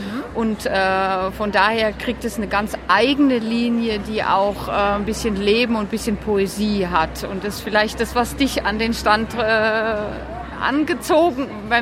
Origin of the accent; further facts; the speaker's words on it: Germany; moved away as an adult; now in Friesland, Netherlands; Ich bin eigentlich von Ursprung komme ich aus Deutschland. Aber ich bin schon seit 20 Jahren in Holland durch die Liebe hierher gekommen.